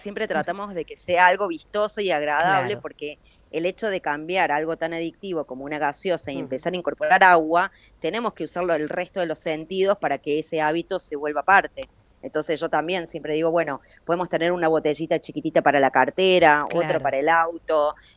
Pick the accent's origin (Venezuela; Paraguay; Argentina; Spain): Argentina; Córdoba; also born or lived in Buenos Aires; Claro, en realidad soy cordobesa, viví 20 años en Buenos Aires y ahora hace un año que volví. Entonces acá me dicen porteña y los porteños me dicen cordobesa.